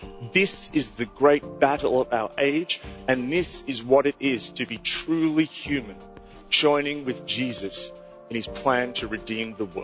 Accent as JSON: {"language": "English", "country": "Australia", "said": "America's story is totally tied up to my story as an Australian."}